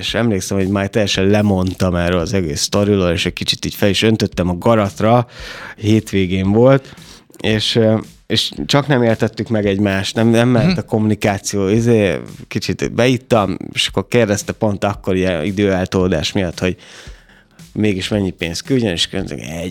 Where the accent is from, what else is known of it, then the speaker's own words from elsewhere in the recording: Oroszlány, Komárom-Esztergom, Hungary; born there; például oroszlányban születtem